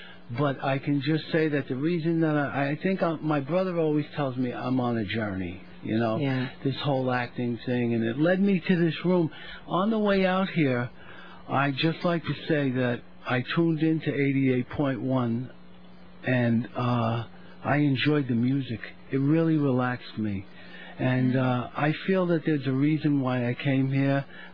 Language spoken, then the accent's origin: English; Brooklyn, New York, United States; And growing up in Brooklyn, you take a chance.